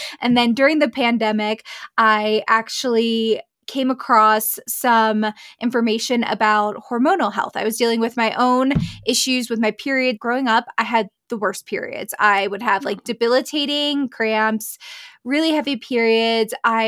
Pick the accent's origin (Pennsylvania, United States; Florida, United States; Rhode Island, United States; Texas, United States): Pennsylvania, United States; now in Jackson Hole, United States; I am originally from Pennsylvania here in the States, and I met my husband, and he lived in Jackson Hole, Wyoming